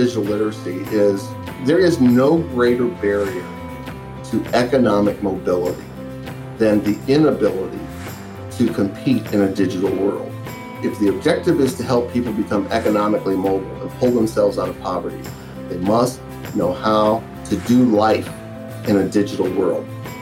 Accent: Baltimore, Maryland, United States; I grew up in Baltimore, went to Northwestern High School, left in 1983 to go to undergrad, and came back 30 years later.

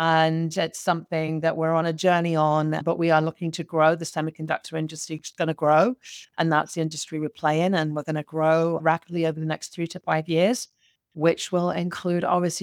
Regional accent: United Kingdom; moved away as an adult; now in United States; So obviously my accent is not American. I am from the UK. I came to the US in 2000.

